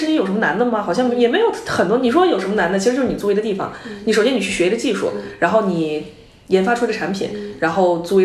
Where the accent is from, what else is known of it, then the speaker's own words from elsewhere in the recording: Hubei, China; 因为我是湖北人嘛，我小的时候最大的小学最大的记忆最深刻的记忆就是我们小学门口会有一个老头拿这个刨冰机